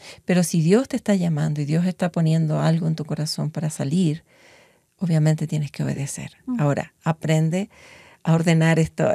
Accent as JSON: {"language": "Spanish", "country": "Chile", "tie": "born or raised there", "said": "Yo vengo desde Chile, yo crecí en una dictadura militar, con todos los militares ahí."}